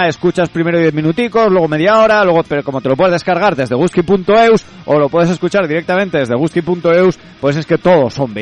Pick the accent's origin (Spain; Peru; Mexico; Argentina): Spain; Lerín, Navarre; sé si soy de Lerín